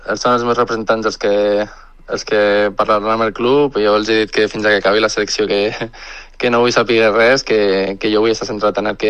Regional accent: Vila-real, Valencian Community, Spain; Sí que et diria que estaria igualat, però al final molts dels anys que jo he sigut conscient que i de creixement els he passat allà.

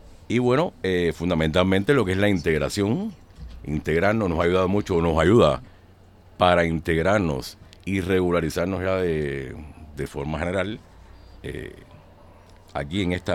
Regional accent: Cuba; now in Villarreal, Spain; En mi caso, soy cubano, un sistema social diferente al de este país, o sea, para decirlo de alguna manera, dos polos opuestos, pero bueno, es un orgullo poder estar aquí en España, en Villarreal, en la provincia de Castellón

